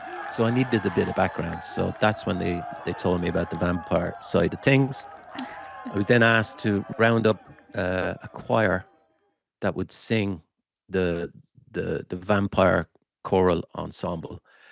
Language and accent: English; Waterford, Munster, Ireland; accent: Waterford; Just so happened that I lived in Waterford and grew up in Waterford. So I knew the accent